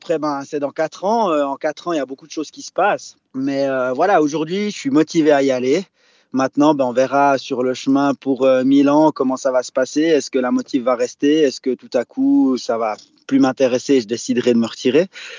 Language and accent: French; Bern, Switzerland; moi j'ai grandi en Suisse, je suis un enfant du Jura bernois, maintenant, voilà, je suis établi en Valais.